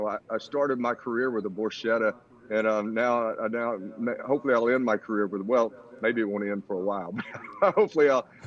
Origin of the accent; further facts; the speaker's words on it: Louisiana, United States; as a kid growing up in Louisiana, you know, riding high school rodeo and growing up riding horses